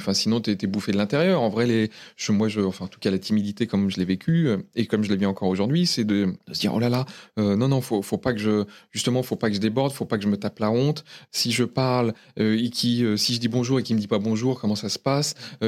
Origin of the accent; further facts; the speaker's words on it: Roissy-en-Brie, Île-de-France, France; also born or lived in Nogent-sur-Marne; je suis né donc à Nogent-sur-Marne. J'ai grandi principalement à Roissy-en-Brie, en 77, à côté de Pont-au-Combo